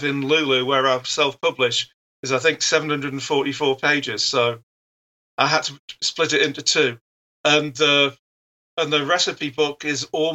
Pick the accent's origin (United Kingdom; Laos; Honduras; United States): United Kingdom; Newark-on-Trent, East Midlands; now in Amsterdam, Netherlands; Yeah, this is the castle in my hometown, Newark-on-Trent, so.